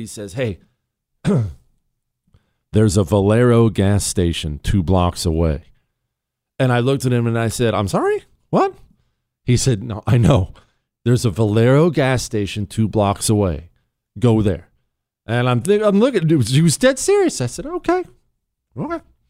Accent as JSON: {"language": "English", "region": "Ohio", "country": "United States", "tie": "born there", "said": "You know, I was born in Ohio."}